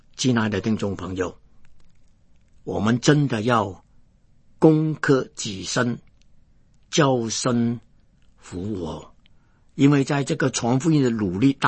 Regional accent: Hong Kong; born there; 我本来是香港出生的，那个时间的香港人呢，对中国没有什么感情

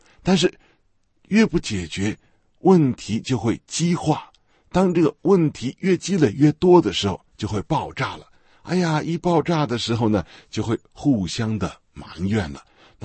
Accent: China; 可能在我们中国人的文化里边啊

